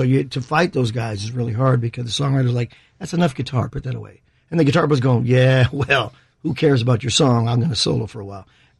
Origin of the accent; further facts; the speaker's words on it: Texas, United States; But I'm from Texas, and we kind of put everything on the plate.